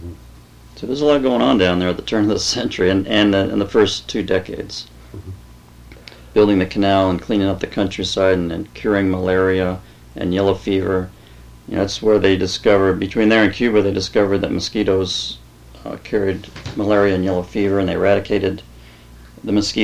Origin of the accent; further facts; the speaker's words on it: Panama; So both mom and dad were raised in Panama, and so was my wife and I.